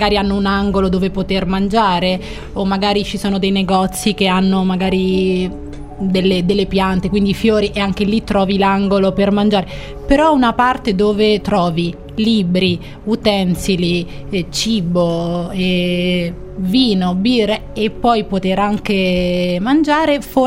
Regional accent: Rome, Lazio, Italy

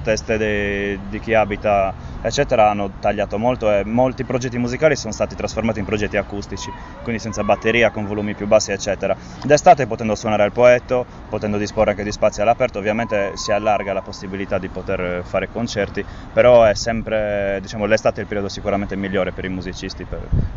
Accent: Oristano, Sardinia, Italy; Io poi vengo da Oristano e mi rendo conto che a Oristano la situazione è ancora peggio.

